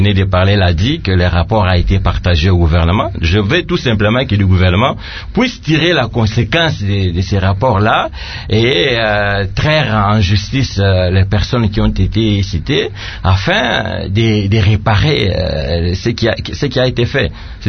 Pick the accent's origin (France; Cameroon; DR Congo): DR Congo; Moi, je pense que c'est de notre responsabilité en tant que Congolais de faire de sorte que des choses pareilles n'arrivent pas.